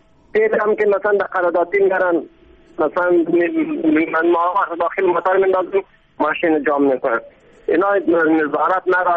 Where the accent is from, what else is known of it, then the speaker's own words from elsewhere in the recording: Ghazni, Afghanistan; ولایت های سرسل مثل ولایت ما غزنی